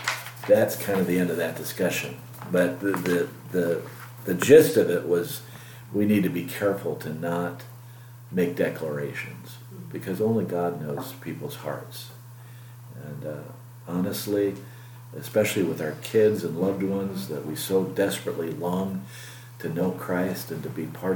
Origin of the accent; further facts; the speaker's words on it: Salt Lake City, Utah, United States; People would always ask you when you said I'm from Salt Lake, are you Mormon?